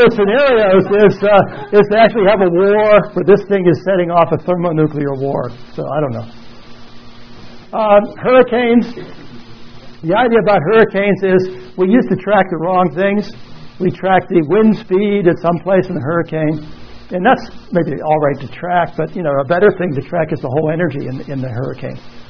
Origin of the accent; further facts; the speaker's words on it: Ireland; Being Irish, I have to bring that in there.